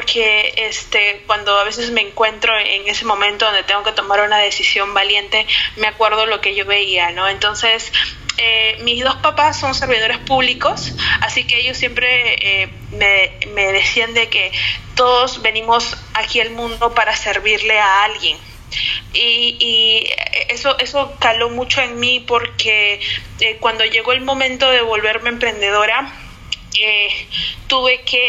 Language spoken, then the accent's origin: Spanish; Peru; yo me crié en una zona de Perú, que es una zona bastante popular desde un punto de vista que es una zona de muchos inmigrantes, gente que venía del interior del país.